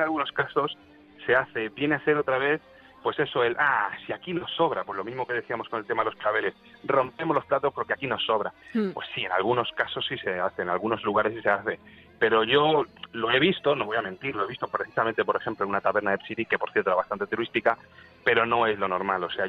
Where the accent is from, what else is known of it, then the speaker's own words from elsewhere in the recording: Spain; yo estábamos acostumbrado como español a salir a tomar unas cañas